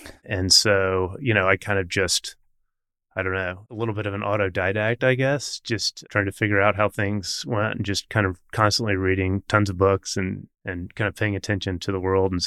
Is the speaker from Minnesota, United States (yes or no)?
no; Fort Worth, Texas, United States; I grew up in Fort Worth, you know, Richard Rainwater, I think maybe the greatest investor of the 20th century, you know, lived here.